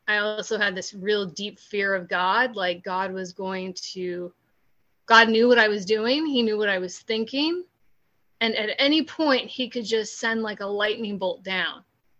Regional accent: California, United States; And so I'm from California originally, so Southern California.

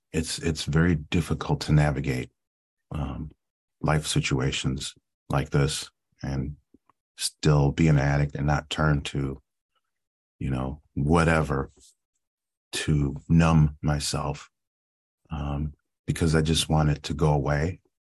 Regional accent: Cleveland, Ohio, United States; So I was born here in Cleveland. Grew up. I was adopted. I was a foster child in the foster care system here in Cleveland, Ohio

